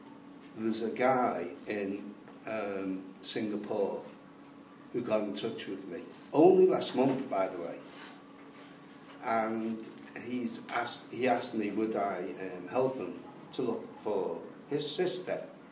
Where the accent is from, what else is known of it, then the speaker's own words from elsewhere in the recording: Liverpool, North West England, United Kingdom; I've been born and bred in Liverpool.